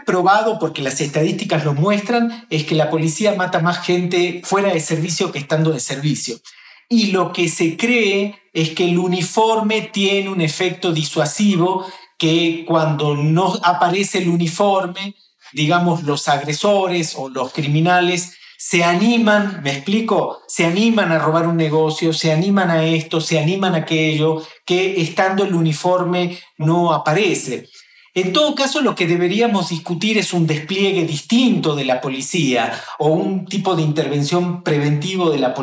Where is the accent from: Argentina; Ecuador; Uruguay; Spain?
Argentina; es de mi país de origen, que es Argentina.